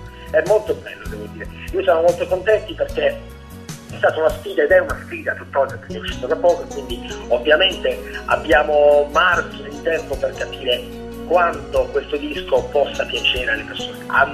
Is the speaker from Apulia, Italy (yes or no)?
yes; Bari, Apulia, Italy; utilizziamo spesso parole che provengono dal nostro dialetto, noi siamo pugliesi, siamo di Bari